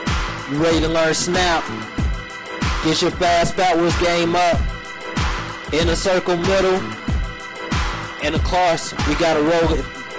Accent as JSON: {"language": "English", "town": "Atlanta", "region": "Georgia", "country": "United States", "tie": "born or raised there", "said": "going down right here in my hometown of ATL."}